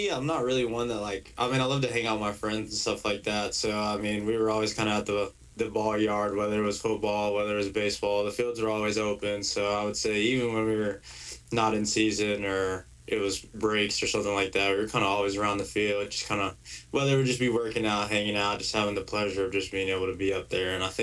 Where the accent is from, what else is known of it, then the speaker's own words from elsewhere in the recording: Alpine, United States; because I'm originally from Alpine.